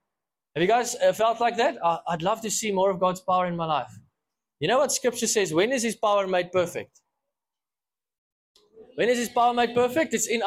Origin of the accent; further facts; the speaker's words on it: South Africa; so I come from South Africa originally